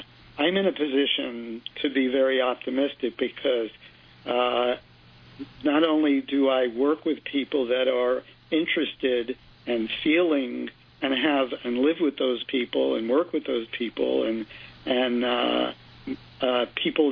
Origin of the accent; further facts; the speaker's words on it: New York City, New York, United States; a tangible discovery that I have made growing up in New York City and having all the equipment that goes along with that, which is basically cynicism.